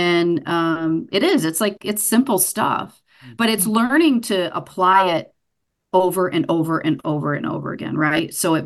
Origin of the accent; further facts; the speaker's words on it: Kalamazoo, Michigan, United States; And I'm born and raised in Kalamazoo.